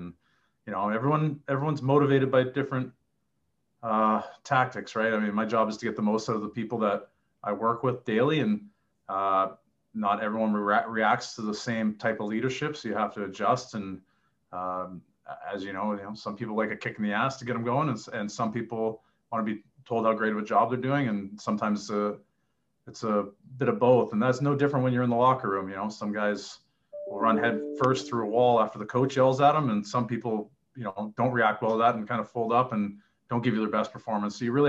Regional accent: Oshawa, Ontario, Canada; Yeah, so I'm from Oshawa, Ontario, small town about 45 minutes east of Toronto. Very blue-collar town. Grew up there. My family still lives there.

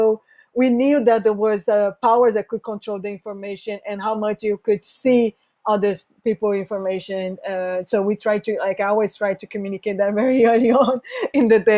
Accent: Brazil; I'm originally from Brazil

